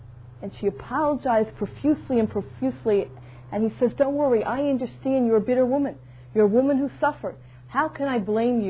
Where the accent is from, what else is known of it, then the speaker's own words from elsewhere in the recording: Israel; I said, from Israel. She says, well, you're filling it out as an American citizen. That's right, but I'm really from Israel.